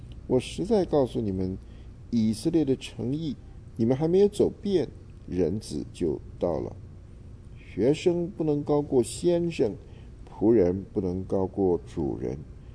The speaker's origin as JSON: {"language": "Chinese", "country": "China", "said": "那当然，我们从中国来"}